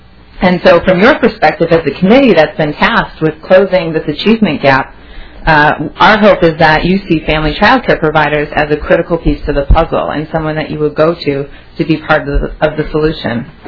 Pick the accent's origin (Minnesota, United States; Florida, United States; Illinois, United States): Minnesota, United States; St. Cloud; I'm from St. Cloud, Minnesota, originally.